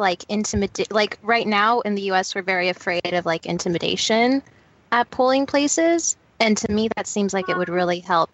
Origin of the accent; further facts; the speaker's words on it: United States; that's probably because I'm an American, and I feel like in America, like, we really value our choices and our freedoms